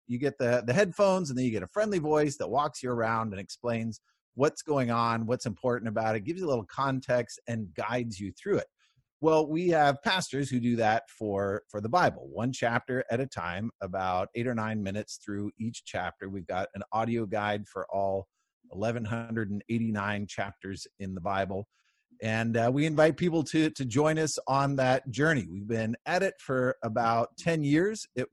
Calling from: California, United States; I'm logging in from sunny Southern California.

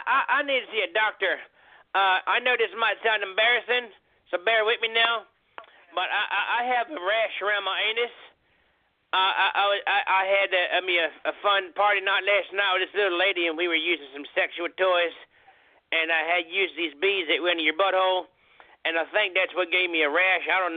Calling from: California, Iowa, United States; Well, I'm calling from California right now. I live in California. You know what I mean? California, IA.

